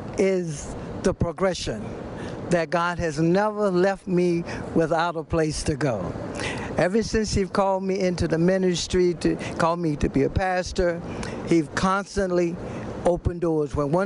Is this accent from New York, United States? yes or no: no; Florida, United States; now in Philadelphia, United States; I'm from Florida, didn't know anybody but the young lady that I came here with in Philadelphia.